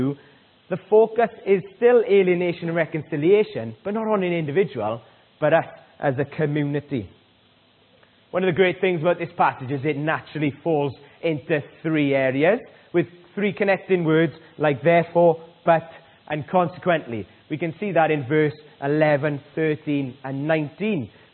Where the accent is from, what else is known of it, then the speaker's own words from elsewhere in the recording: Wales, United Kingdom; I love my country and I love my church. We as Welsh people are not great travellers at times.